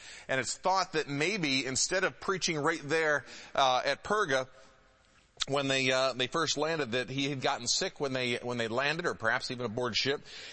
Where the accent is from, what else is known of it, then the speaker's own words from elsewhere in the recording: Birmingham, Michigan, United States; I grew up in Birmingham, Michigan.